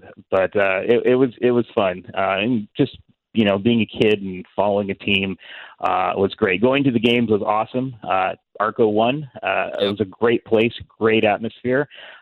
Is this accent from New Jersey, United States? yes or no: no; Sacramento, California, United States; Well, growing up in Sacramento, it was just sort of a natural thing.